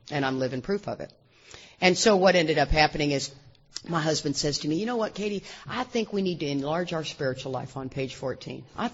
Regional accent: Texas, United States; you know, I'm from Texas. I am not from the South. Let's make that clear. I am from Texas.

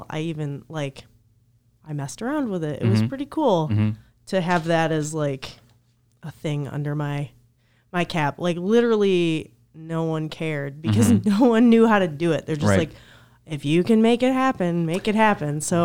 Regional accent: Madison Heights, Michigan, United States; I grew up in Madison Heights, which is not too far from Ferndale. And our library was walking distance

